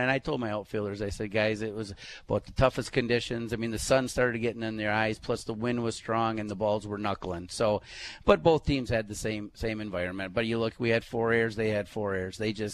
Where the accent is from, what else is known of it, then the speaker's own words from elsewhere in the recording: Fall Creek, Wisconsin, United States; and you know, I'm from Fall Creek, and I was there for 8 years as an assistant coach